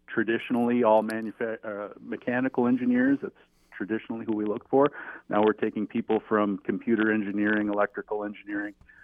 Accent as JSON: {"language": "English", "region": "Michigan", "country": "United States", "said": "I'm actually from Michigan."}